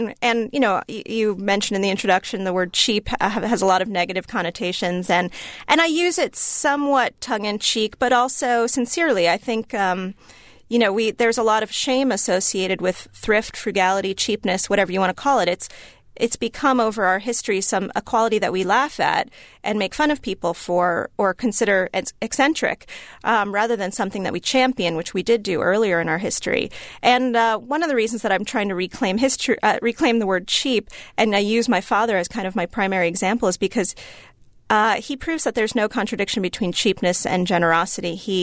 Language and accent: English; Connecticut, United States; I grew up in Connecticut, and it's very cold in New England.